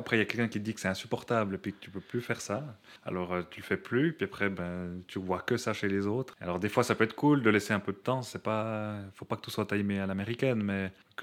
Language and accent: French; Biel/Bienne, Bern, Switzerland; c'est qu'on est biennois, mais on ne joue pas beaucoup à Bienne.